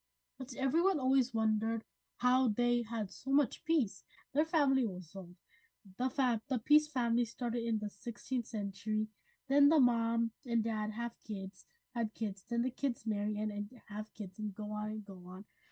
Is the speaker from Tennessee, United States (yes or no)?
no; Hudson, New York, United States; I'm 10 years old, and I'm also from Hudson.